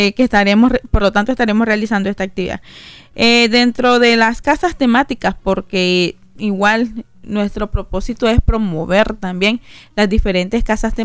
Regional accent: Nicaragua; nosotros como nicaragüenses

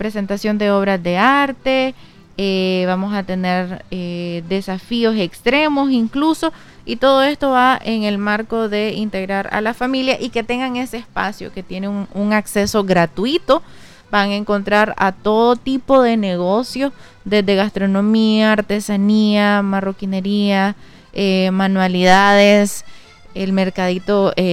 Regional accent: Nicaragua; lo que somos como nicaragüenses.

